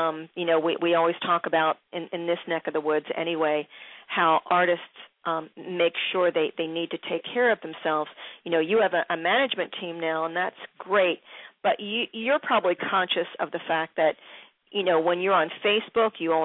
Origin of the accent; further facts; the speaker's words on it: Jenkintown, Pennsylvania, United States; Because I came from Jenkintown, and I don't even know what's happening there.